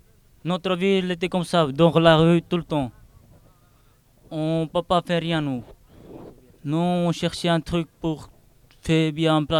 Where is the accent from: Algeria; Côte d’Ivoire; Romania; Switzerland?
Romania; now in France; Bonjour tout le monde, on est des Roumains, on est des Français, on est de toute vie, on est de toute famille ici. On est arrivé en France pour chercher du travail.